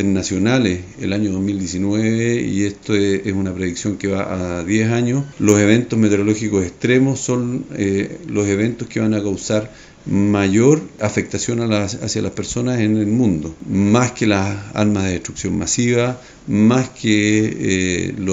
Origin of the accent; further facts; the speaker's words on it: Los Ríos, Chile; nosotros como chilenos y como habitantes de la región de los ríos